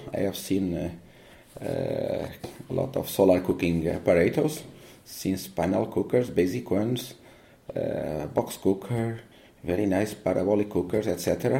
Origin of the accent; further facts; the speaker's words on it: Portugal; English is a second language; I am from Portugal.